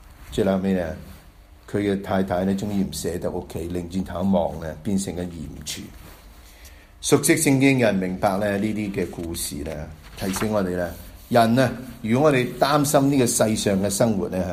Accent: China; 这些一些我们中国人讲道，有自己的规律

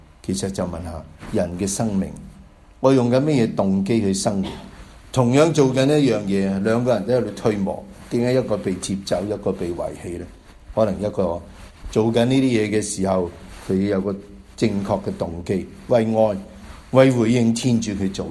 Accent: China; 这些一些我们中国人讲道，有自己的规律

